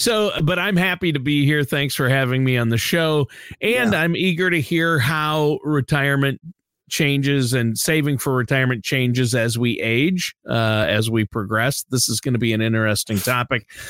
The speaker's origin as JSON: {"language": "English", "town": "Worthington", "region": "Minnesota", "country": "United States", "tie": "born or raised there", "said": "Well, I grew up in Worthington, Minnesota on the plains. That's the literal plains."}